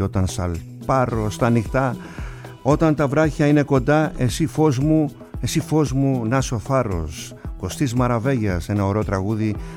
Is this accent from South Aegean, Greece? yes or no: yes; Kasos, South Aegean, Greece; από το νησί μου την Κάσο